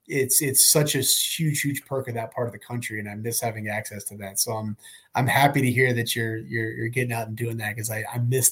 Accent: Lexington, Kentucky, United States; now in Denver, United States; so I grew up in Lexington, Kentucky, just south of Cincinnati. And so was there for the bulk of my life.

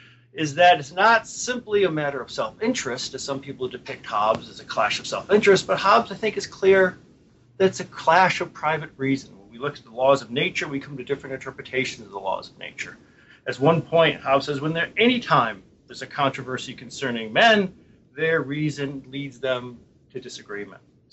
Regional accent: Buffalo, New York, United States; Well, Bob, as anyone who's read my work knows, I come from Buffalo.

